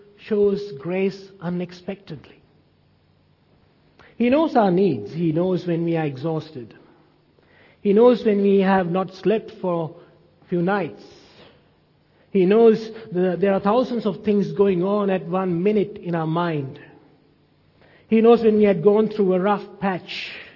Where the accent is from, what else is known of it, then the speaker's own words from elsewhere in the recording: Sri Lanka; moved away; Back home when we were growing up in Sri Lanka, we had this big block of land.